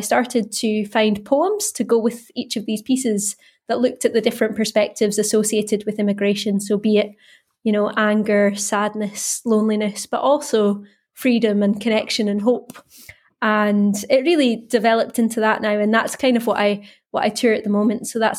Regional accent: Shetland Islands, Scotland, United Kingdom; I'm from the Shetland Islands originally and grew up playing a lot of traditional music.

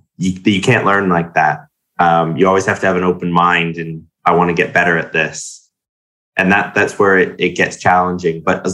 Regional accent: Canada; being Canadian, I've driven on the left.

